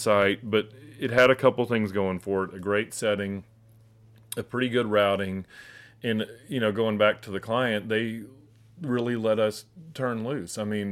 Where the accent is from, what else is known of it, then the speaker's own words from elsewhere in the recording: Chattanooga, Tennessee, United States; I mean, I grew up in Chattanooga. I'd never heard of it.